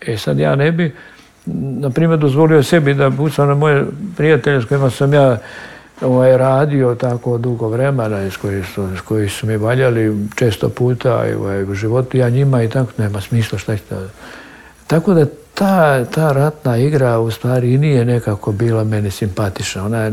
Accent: Bosnia & Herzegovina; born there; Ja sam rođen u Bosni, među tim ljudima

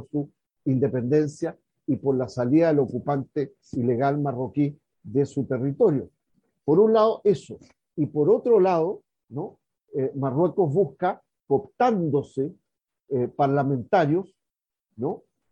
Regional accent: Chile; lo que me resulta además mucho más lamentable a mí como ciudadano chileno.

